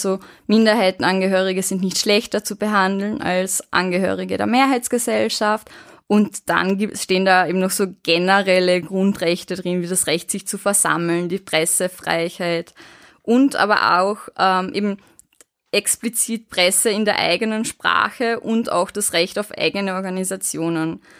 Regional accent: Eberndorf, Carinthia, Austria; Ich musste dann mal halt eine von meiner Heimatgemeinde Eberndorf-Dobola war es, die sehr wohl eine zweisprachige Gemeinde hat, eben holen.

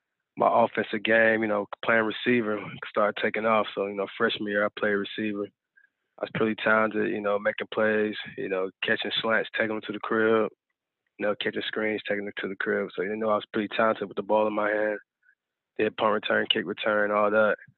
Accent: Hobson City, Alabama, United States; also born or lived in Anniston; Okay, I'm from Anniston, Alabama, really Hobson City, Alabama. It's a small city inside of Anniston on the outskirts. You know, I was kind of like born and raised in that area.

